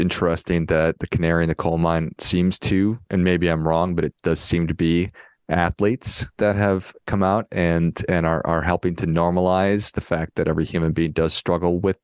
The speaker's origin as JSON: {"language": "English", "town": "Duluth", "region": "Minnesota", "country": "United States", "tie": "born or raised there", "said": "So miraculously, David, I was a tennis player growing up in Duluth, and it was kind of an uncommon thing."}